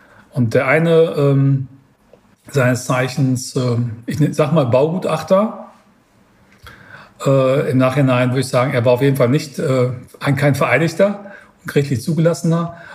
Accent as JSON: {"language": "German", "town": "Münster", "region": "North Rhine-Westphalia", "country": "Germany", "said": "Ich sitze ja hier in Niederbayern und ich komme ursprünglich aus Münster."}